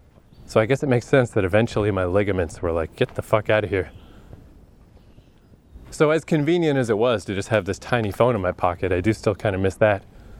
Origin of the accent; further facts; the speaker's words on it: Atlantic Canada, Canada; while I'm here in my hometown, every fucking year, this is like the third year, I guess, the mosquito population in Atlantic Canada is bananas.